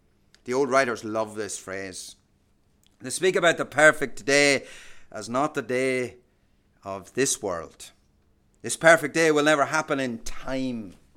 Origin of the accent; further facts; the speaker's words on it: Ireland; Some of us growing up in Ireland saw that on the other side.